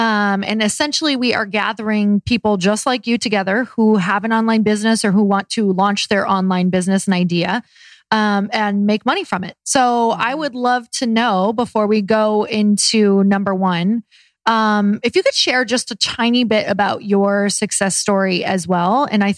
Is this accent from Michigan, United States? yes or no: yes; Michigan, United States; I'm from Michigan.